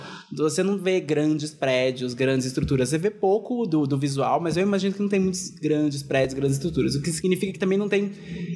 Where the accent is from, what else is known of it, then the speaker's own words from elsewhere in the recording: Santos, São Paulo, Brazil; mesmo eu que morei em Santos a minha vida inteira, Santos não é exatamente uma cidade super pequena como Pão ou como Tatuí